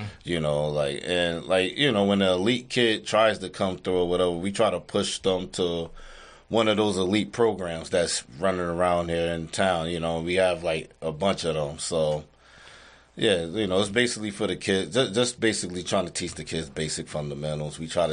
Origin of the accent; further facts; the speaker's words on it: Newark, New Jersey, United States; I mean, neither one of us is from here. You know, I'm from New Jersey. I'm from Newark, New Jersey.